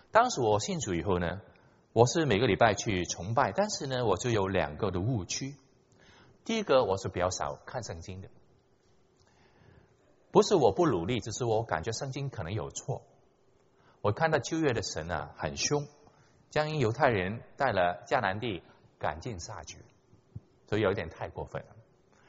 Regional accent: Hong Kong; 我是在香港出生长大的，我在中学的时候信了主

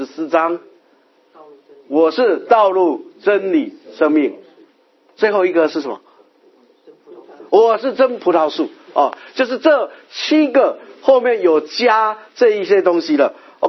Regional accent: China; 我们中国人也读得懂

